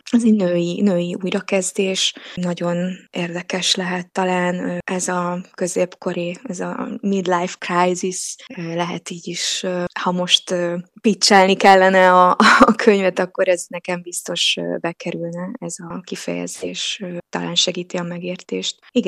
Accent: Hungary; Én onnan származom, Észak-Kelet-Magyarországról jól ismerem ezt a helyet

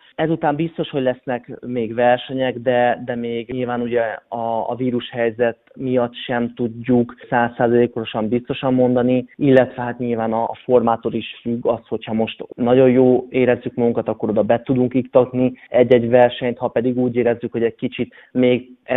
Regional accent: Hungary; büszke vagyok arra, hogy sikerült legjobb magyarként helytállnom.

